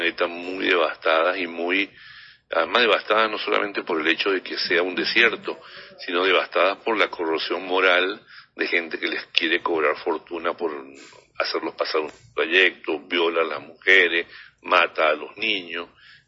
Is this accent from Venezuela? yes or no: yes; Venezuela; Esta época creo que para nosotros, como venezolanos, no es la mejor época para salir.